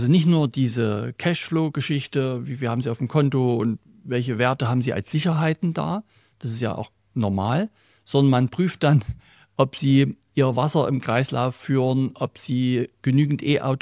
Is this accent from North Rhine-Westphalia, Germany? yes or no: no; Saxony, Germany; Also man sieht das hier in meiner Heimat im Erzgebirge.